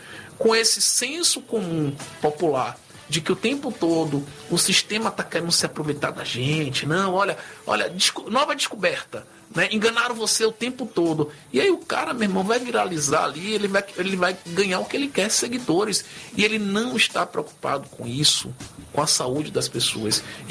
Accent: Brazil; com certeza a gente precisa resgatar as nossas raízes enquanto brasileiros e valorizar essas raízes

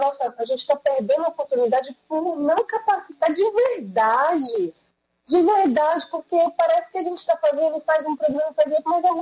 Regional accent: Barreiras, Bahia, Brazil; born there; Bom, eu sou baiana, né? Nasci em Barreiras, mas a gente, quando chega no Sudeste, eu fico impactada com as formas de atendimento.

